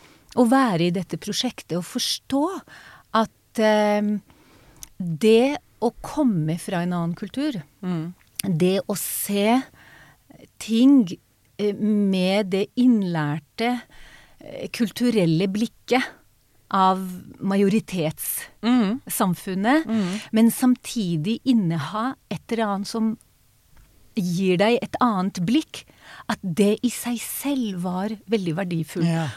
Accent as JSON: {"language": "Norwegian", "country": "Israel", "tie": "born or raised there", "moved": "yes", "lives_now": "Norway", "said": "Men min familie flyttet til Israel da jeg var baby."}